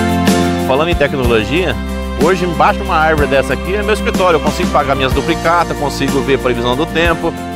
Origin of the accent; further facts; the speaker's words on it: São Pedro do Turvo, São Paulo, Brazil; sou da região de São Pedro do Turvo, sou produtor de grãos, milho e soja